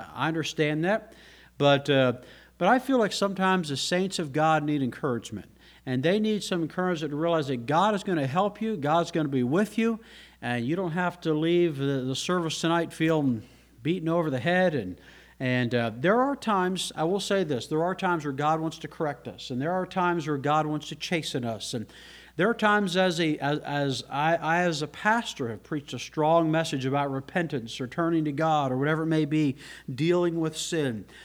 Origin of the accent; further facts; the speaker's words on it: Canada; I come from Canada.